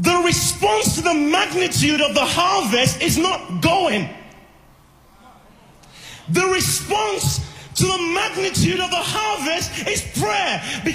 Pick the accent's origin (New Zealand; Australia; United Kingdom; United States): United Kingdom; Manchester, North West England; I came all the way from Manchester in the United Kingdom.